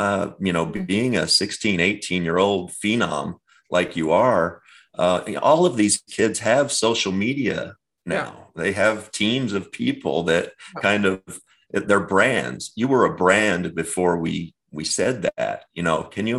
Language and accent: English; Kentucky, United States; I remember being interviewed as a young person growing up in Kentucky just because I could play basketball at 15, 16 years old.